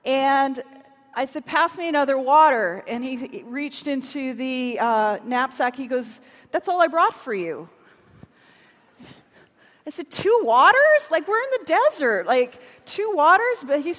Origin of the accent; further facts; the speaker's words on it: Canada; I'm from Canada.